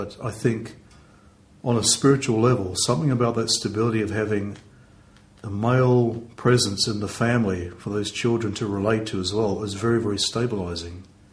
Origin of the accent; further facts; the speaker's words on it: New Zealand; growing up in New Zealand around a very strong Maori culture, and I grew up around these very strong, powerful Maori men